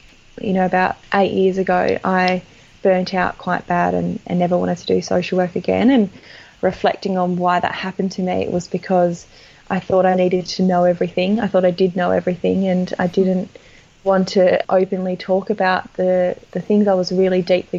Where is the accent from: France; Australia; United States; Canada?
Australia; Perth, Western Australia; I grew up with a wall that was a world map, and I'm from Perth, and Perth wasn't even like a dot on this map.